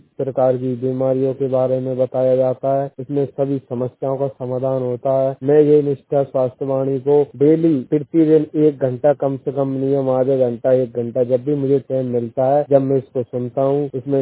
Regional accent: Guna, Madhya Pradesh, India; ग्राम रामपुर का जिला गुना का रहने वाला हूँ।

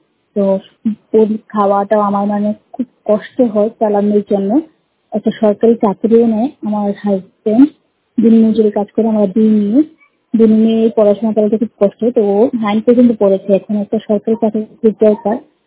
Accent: Agartala, Tripura, India; তো আমাদের বাড়ি আগরতলা, যোগেন্দ্রনগর, ওয়েস্ট ত্রিপুরা।

